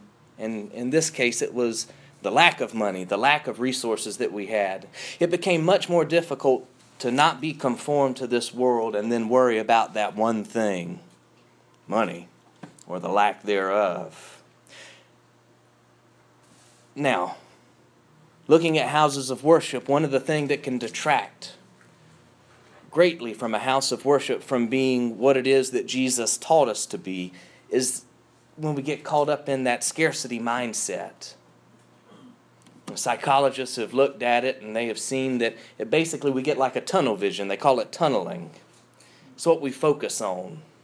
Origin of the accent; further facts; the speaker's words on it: United States; I mean, I know I'm an American, but...